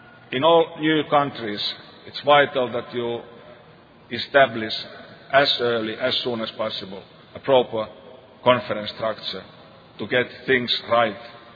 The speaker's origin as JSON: {"language": "English", "country": "Finland", "tie": "born or raised there", "second_language": "English", "said": "I'm an alcoholic. My hometown is located some 100 kilometers up north from Helsinki, which is on the southern coastline."}